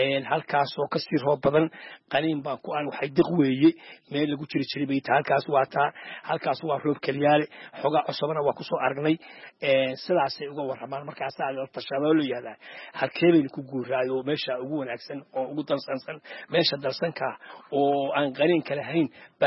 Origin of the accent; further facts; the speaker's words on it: Buuhoodle, Togdheer, Somalia; waxaan ku dhashay magaalada buuhood laweli khaasanta wiliwood baan ku dhashay halkaasaan kusoo barbaaray